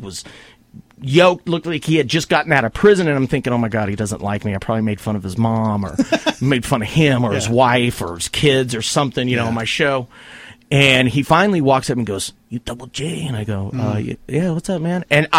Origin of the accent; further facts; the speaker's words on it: California, United States; You know, I know that sounds really weird, but like, where I grew up in California, you can't.